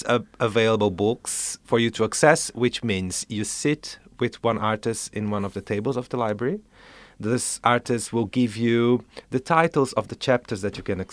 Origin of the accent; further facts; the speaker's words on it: Brazil; I'm from Brazil, actually. Live in Brazil, and half of the crew that will be there available, it's also from Brazil.